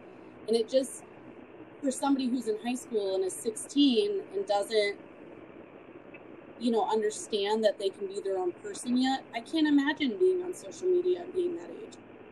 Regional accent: Alaska, United States; because growing up in Alaska, people need guns there to live.

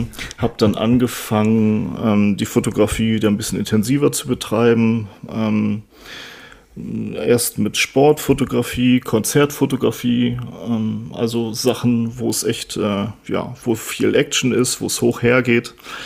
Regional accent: Northern Germany, Germany; born there; Ich komme eigentlich gebürtig aus Norddeutschland, bin aber jetzt schon seit einigen Jahren im Rheinland ansässig, beruflich mehrfach umgezogen.

